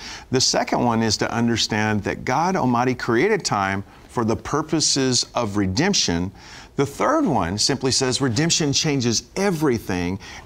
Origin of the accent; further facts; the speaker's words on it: Joshua, Texas, United States; I was seated in my pickup truck in my hometown of Joshua, Texas, watching this endless train go by.